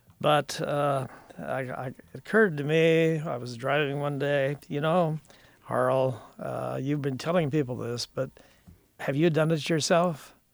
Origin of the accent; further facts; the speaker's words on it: Iowa, United States; I grew up in Appanoose County near Seymour, and that's almost to Missouri.